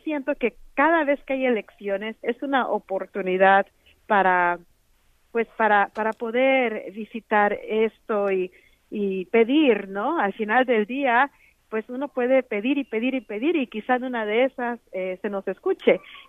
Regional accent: United States; yo tengo fe en Estados Unidos, tengo fe en mi país

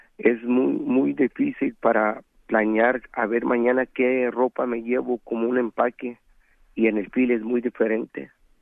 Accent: Oaxaca, Mexico; now in United States; Venimos de Oaxaca para superar, y aquí también pudimos superar, aquí también, que nunca se olvide de dónde somos, los raíces de mero Oaxaca.

